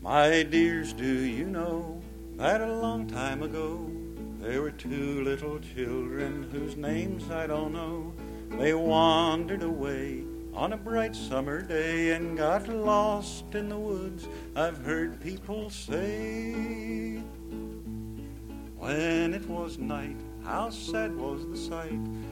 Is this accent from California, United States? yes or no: no; West Virginia, United States; also born or lived in Illinois / Michigan / Missouri / Pennsylvania; now in Georgia, United States; some 32 years ago when I was growing up in West By God, Virginia. And I have so far lived in Illinois, Michigan, Missouri, Pennsylvania, West Virginia, Texas, Florida, and now Georgia, and I'm getting ready to move to North Carolina.